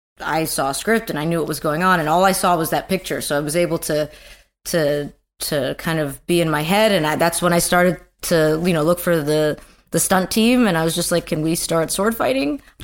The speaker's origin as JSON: {"language": "English", "region": "New York", "country": "United States", "said": "I'm from New York"}